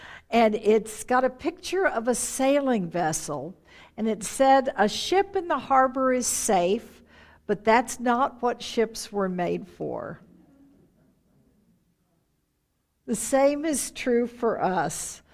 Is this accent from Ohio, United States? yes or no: no; Texas, United States; I loved it when I grew up in Texas and we lived on the coast the last 2 years of high school.